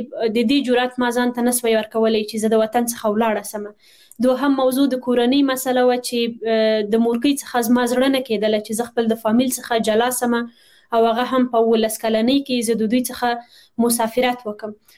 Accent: Kabul, Afghanistan; born there; also born or lived in Badakhshan / Tajikistan; زه خپل په کابل کې زیږیدلی ما په 1915 کال باندې،

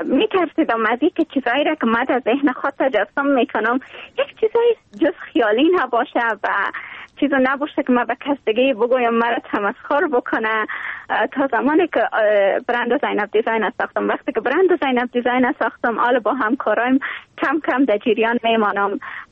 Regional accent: Kabul, Afghanistan; born there

